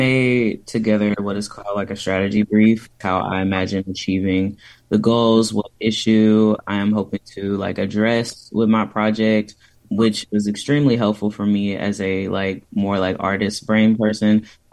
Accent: Bible Belt, United States; I grew up in the Bible Belt.

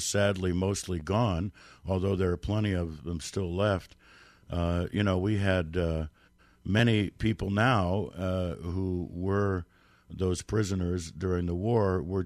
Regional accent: Washington, D.C. area, United States; I grew up in the Cold War right outside D.C.

